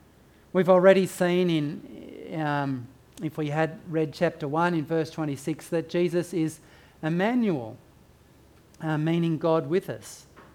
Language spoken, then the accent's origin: English; Bowral, New South Wales, Australia; When I tell people that I come from Barrel